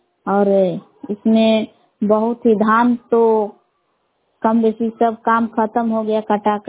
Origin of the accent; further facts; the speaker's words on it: Bela, Bihar, India; ग्राम बेला जिला कैमूर बबुआ की निवासी हूँ।